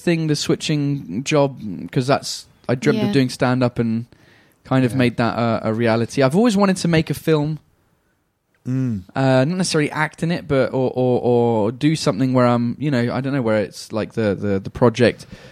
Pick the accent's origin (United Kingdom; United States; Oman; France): United Kingdom; England; I like how as soon as we're getting intimate now, it's like, no, as English people, we cannot do this.